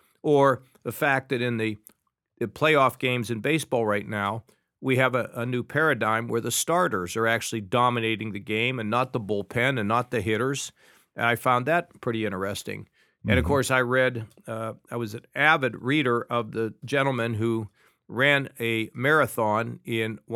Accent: United States; I think of myself as an American.

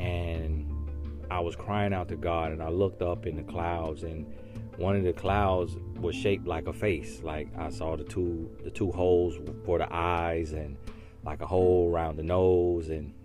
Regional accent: Florida, United States; growing up in Central Florida, you're in the South, and religion is a big deal.

